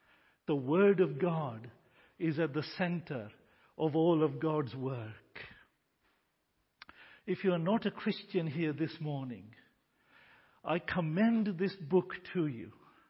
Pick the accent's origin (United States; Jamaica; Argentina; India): India; English is a second language; You know, I was born and raised a Hindu. I'm an Indian, born and raised a Hindu.